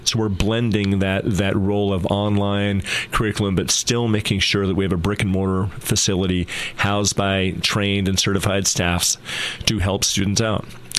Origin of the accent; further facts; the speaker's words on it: Ashland, Oregon, United States; Yeah, I've been a Rogue Valley resident my whole life. Born and raised in Ashland and came back and started my teaching career there.